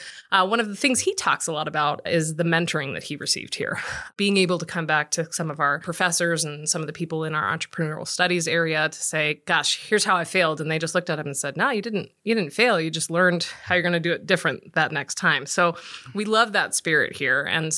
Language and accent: English; Los Angeles, California, United States; also born or lived in San Diego; So I grew up in Los Angeles, Pasadena area, and so diehard Dodger fan.